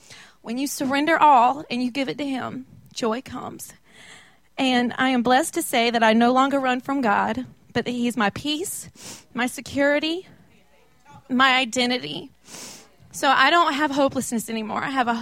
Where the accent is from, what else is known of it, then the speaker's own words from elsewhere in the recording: Jacksonville, North Carolina, United States; I'm originally from Jacksonville, North Carolina. I came from a very dysfunctional family.